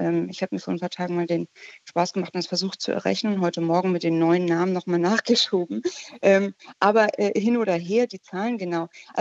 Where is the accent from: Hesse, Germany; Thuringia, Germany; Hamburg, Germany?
Hamburg, Germany; dass ich als Hamburgerin oder dass ein Saarländer, dass man das sein kann